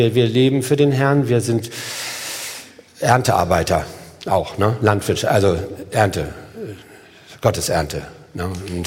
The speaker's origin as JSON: {"language": "German", "region": "Hamburg", "country": "Germany", "said": "Ich komme nicht aus Deutschland, das sage ich immer, ne? Ich komme aus Hamburg."}